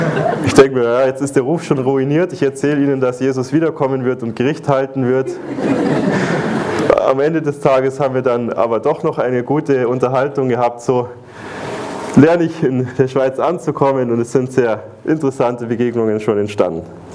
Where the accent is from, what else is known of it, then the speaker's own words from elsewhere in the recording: Bavaria, Germany; now in Switzerland; Wenn ich jetzt sage Servus, also wir kommen aus Bayern